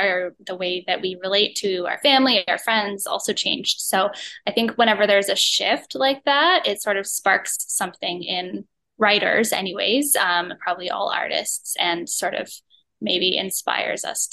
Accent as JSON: {"language": "English", "country": "Canada", "said": "I'm Canadian, but I was very active on the American college circuit."}